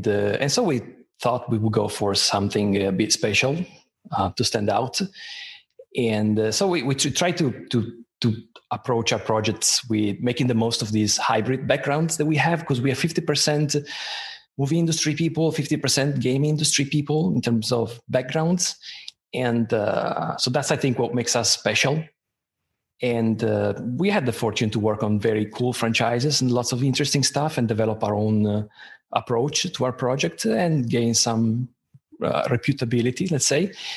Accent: Italy; I'm originally from Italy.

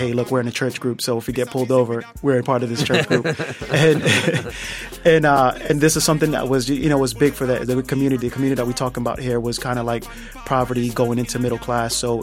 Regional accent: Brooklyn, New York, United States; So my first language is English, second is Spanish. And then being in the streets of Brooklyn, I have to learn off to speak Patois

